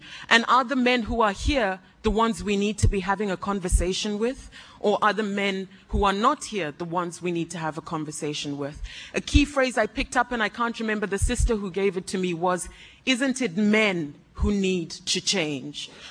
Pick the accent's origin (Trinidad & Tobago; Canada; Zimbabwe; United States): Zimbabwe; I'm from Zimbabwe.